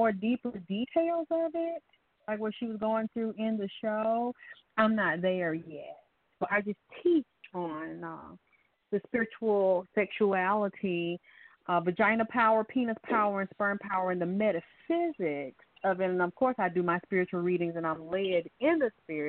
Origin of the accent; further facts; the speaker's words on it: Bible Belt, United States; I know I could add to something as far as growing up in the Bible Belt with the preachers and the hypocrisy and the slavery of religion